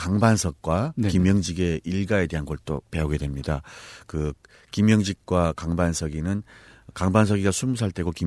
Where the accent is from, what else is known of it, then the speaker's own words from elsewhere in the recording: North Korea; moved away; 제가 탈북을 했는데